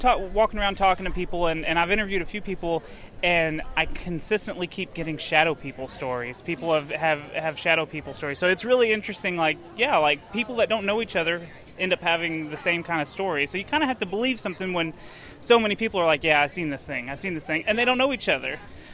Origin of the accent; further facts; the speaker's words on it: Texas, United States; Because we're from Texas, we have no idea about anything.